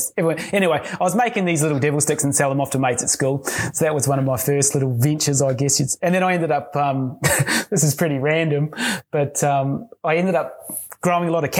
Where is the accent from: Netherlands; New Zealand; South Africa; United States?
New Zealand; now in Australia; And especially being a Kiwi, our work ethic is quite good.